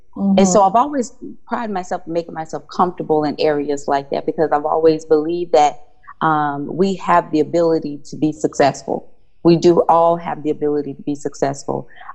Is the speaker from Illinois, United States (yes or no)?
no; Memphis, Tennessee, United States; now in Houston, United States; I'm from Memphis.